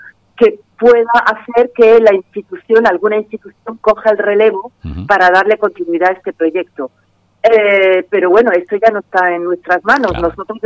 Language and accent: Spanish; Andalusia, Spain; Nosotros como andaluces podríamos hacer algo ahí o en colaboración con los extremeños